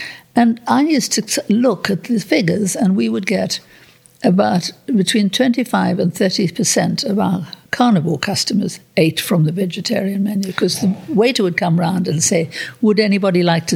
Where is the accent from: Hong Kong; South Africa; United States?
South Africa; I think we grew up in especially in South Africa, which is less populated. We grew up in a generally cleaner environment.